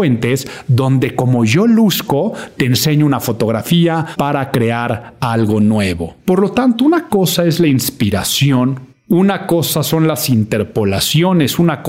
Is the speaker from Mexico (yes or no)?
yes; Mexico; En México, en mi país, ya empiezan las campañas